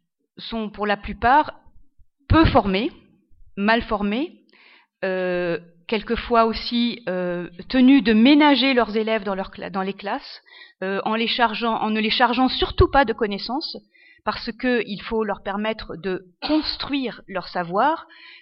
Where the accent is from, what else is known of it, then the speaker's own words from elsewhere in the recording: Lebanon; now in France; parce que je suis libanaise d'origine, et donc j'ai enseigné pendant 11 ans au Liban, et puis ensuite pendant 17 ans en France